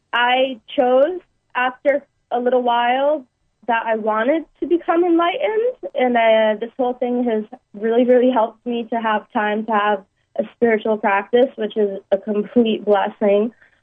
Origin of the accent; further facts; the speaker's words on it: Massachusetts, United States; I'm from Massachusetts.